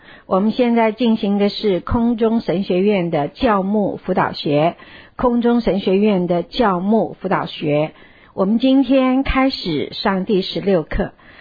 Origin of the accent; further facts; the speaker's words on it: China; 所以呢，我们中国人尤其是这样，我们不喜欢谈论死亡，也害怕谈论死亡。